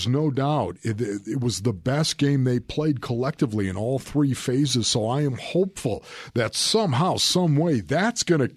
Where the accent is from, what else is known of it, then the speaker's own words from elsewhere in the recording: Buffalo, New York, United States; I'm from Buffalo, New York.